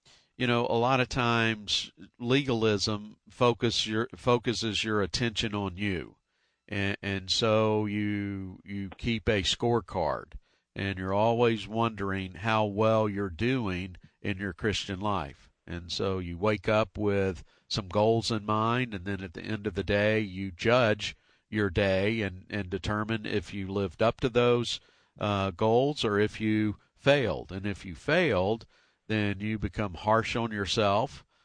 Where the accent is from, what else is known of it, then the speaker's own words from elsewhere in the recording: the South, United States; You know, I grew up down in the South, and we had the blue laws, and, you know, everything closed on Sunday